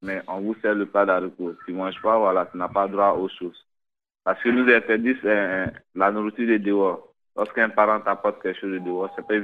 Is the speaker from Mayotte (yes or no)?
no; Côte d’Ivoire; je suis ivoirien.